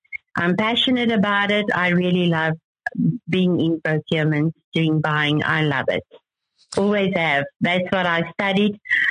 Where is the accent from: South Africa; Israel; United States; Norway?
South Africa; To me, it's no matter where I am in South Africa, I feel home.